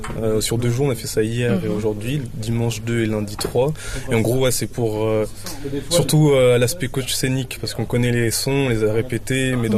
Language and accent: French; Reims, Grand Est, France; born there; Je suis né à Reims, j'ai fait mes études sur Lille, ça a eu son importance dans le rap.